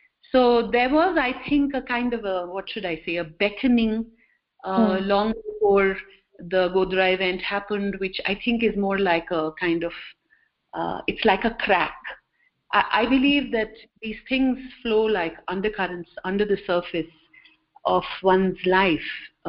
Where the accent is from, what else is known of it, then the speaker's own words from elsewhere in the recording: India; I think growing up in India, in the Hindi classroom, almost all of us have encountered